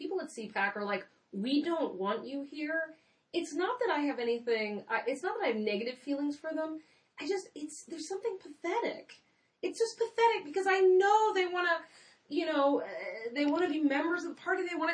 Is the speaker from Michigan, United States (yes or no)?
no; Delaware, United States; Like, Mike Castle from my home state of Delaware